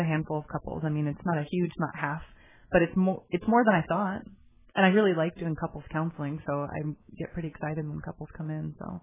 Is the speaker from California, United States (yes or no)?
yes; San Diego, California, United States; And I grew up in San Diego and live near Tijuana